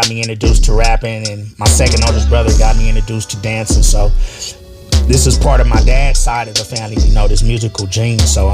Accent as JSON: {"language": "English", "town": "Oakland", "region": "California", "country": "United States", "said": "I'm from Northern California, Oakland, California, North Oakland, California."}